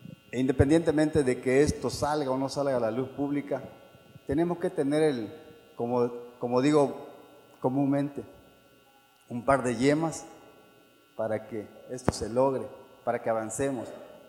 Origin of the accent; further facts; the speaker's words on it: Ostuacán, Chiapas, Mexico; Soy de Ostoacán, Chiapas.